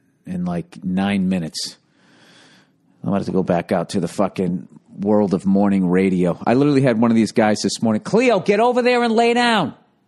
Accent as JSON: {"language": "English", "country": "United States", "said": "I mean, it's a funny thing to bring up as an American when I go up there."}